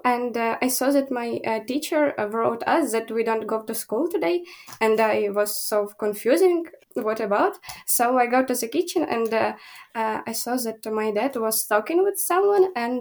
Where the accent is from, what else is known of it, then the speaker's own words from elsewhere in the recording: Lviv, Lviv Oblast, Ukraine; I'm 16 years old. I'm from Lviv, Ukraine. It's a city in the west of Ukraine.